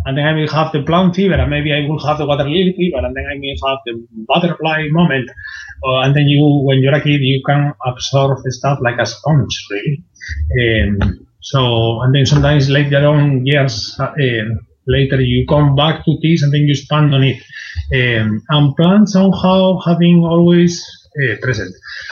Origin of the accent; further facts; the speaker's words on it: Spain; English is a second language; now in United Kingdom; I'm from Spain.